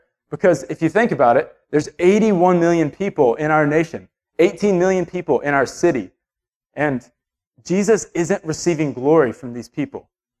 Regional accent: Georgia, United States; we grew up both here in Georgia, and we kind of have a really limited worldview and scope of what God's doing here.

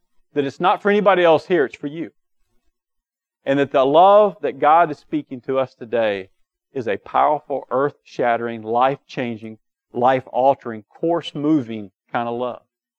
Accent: Kentucky, United States; We're from Kentucky, so that's why he gets the Bluegrass Goddess.

